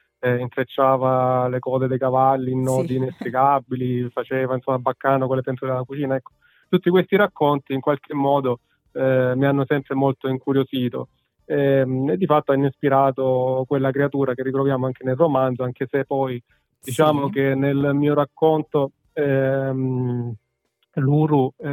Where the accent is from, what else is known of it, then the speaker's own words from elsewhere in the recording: Guagnano, Apulia, Italy; un po' di anni fa io ho sempre vissuto a Guagnano, in provincia di Lecce, quindi diciamo sono molto legato alla mia terra.